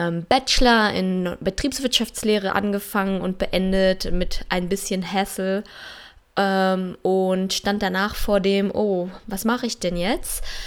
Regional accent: Germany; Ich bin jetzt gerade nach etwa über 7 Jahren zurückgekehrt aus dem Ausland in mein Heimatland Deutschland.

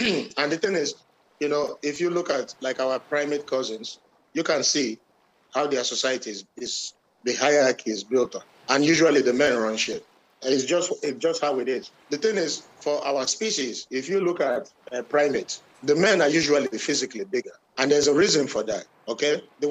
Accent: Burlington, Ontario, Canada; Maybe because I grew up in Burlington, so there were a lot of them there.

